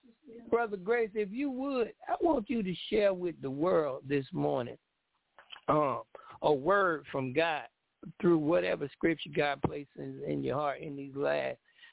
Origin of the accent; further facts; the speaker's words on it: Englewood, New Jersey, United States; now in Orlando, United States; I'm from New Jersey, Inglewood, and I've been in the country city. You know what I mean? I live in Orlando, been in Orlando for the last 15 years